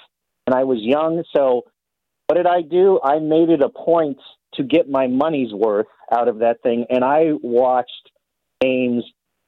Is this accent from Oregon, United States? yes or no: no; Ohio, United States; Okay, so back in the day, I mean, as you know, I'm from Ohio.